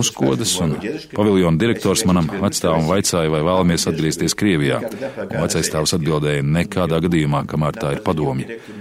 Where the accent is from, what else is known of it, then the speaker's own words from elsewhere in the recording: Belgium; Un pat dzīvojot visu mūžu Beļģijā, mēs jūtamies kā krievi, nevis kā beļģi vai francūži.